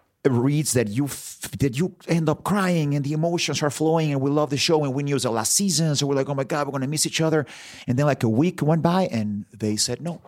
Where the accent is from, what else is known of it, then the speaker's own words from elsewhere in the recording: Mexico; I grew up in Mexico